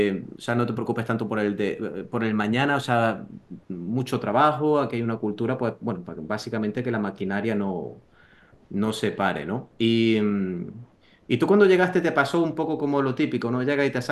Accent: Spain; now in United States; uno llega a Estados Unidos y yo hablo como español. A mí me ha tomado poco más de 2 años adaptarme a esto.

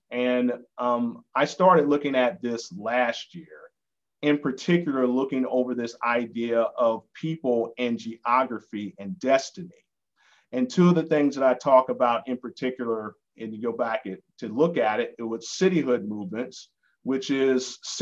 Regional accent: Atlanta, Georgia, United States; growing up in Atlanta as a Black man, everyone tells you that at some point you need to go to Africa.

